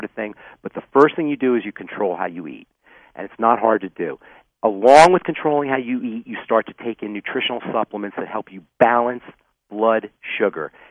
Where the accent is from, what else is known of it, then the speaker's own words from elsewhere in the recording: Queens, New York, United States; I'm from Queens.